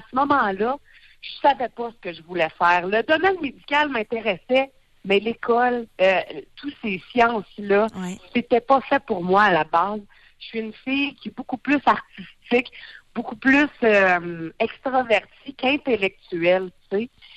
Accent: Quebec, Canada; j'ai travaillé à Baie-Comeau, j'ai travaillé à Val-d'Or en Abitibi, j'ai travaillé à Rimouski dans l'Est du Québec. Et aujourd'hui, ça va faire bientôt 1 an en février que je fais de la radio dans ma ville natale.

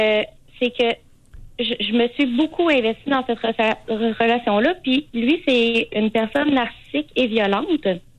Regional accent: Quebec City, Quebec, Canada; Ben, je viens de Québec, la ville de Québec.

